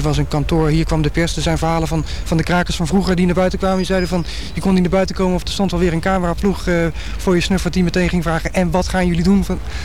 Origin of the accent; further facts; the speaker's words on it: Amsterdam, North Holland, Netherlands; En ik kwam zelf uit de Staatsliedenbuurt.